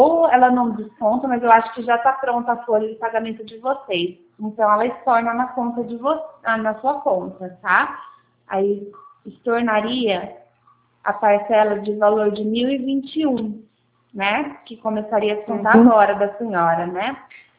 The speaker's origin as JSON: {"language": "Portuguese", "town": "Botucatu", "region": "São Paulo", "country": "Brazil", "said": "Eu sou de Botucatu."}